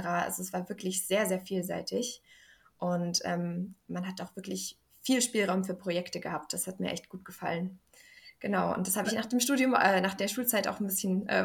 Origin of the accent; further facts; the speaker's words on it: Saxony, Germany; Ich komme aus einem kleinen Dorf ursprünglich, aus der Nähe von Dresden tatsächlich. Und ich bin 2004 geboren, jetzt noch 19 Jahre jung, bald nicht mehr.